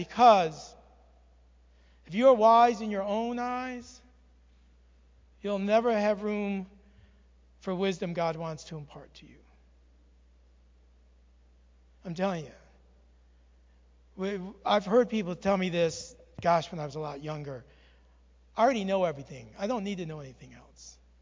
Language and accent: English; New York, United States; I'm from New York. We have a different way of blessing from there.